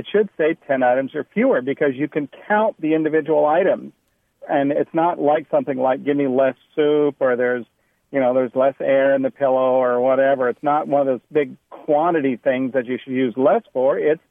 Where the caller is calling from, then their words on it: Denton, Texas, United States; I am calling from Denton, Texas.